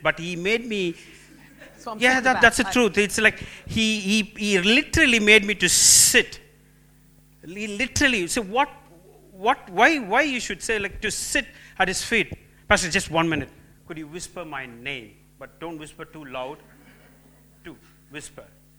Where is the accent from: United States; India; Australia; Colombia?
India; English is a second language; I used to tell to God, because being Indian, I bribe God itself.